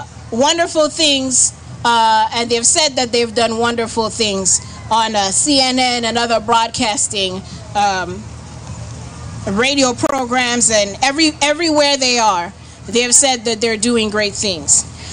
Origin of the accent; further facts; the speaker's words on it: Tampa, Florida, United States; I'm from Tampa, so this is my first time coming to Philly